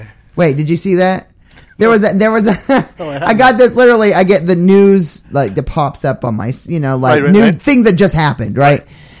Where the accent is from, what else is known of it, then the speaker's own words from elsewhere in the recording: Maine, United States; I'm from Maine.